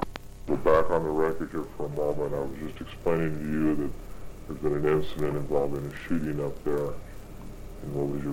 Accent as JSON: {"language": "English", "town": "Ventura", "region": "California", "country": "United States", "said": "Because I'm from Ventura, and I'm leaving town for a week tomorrow."}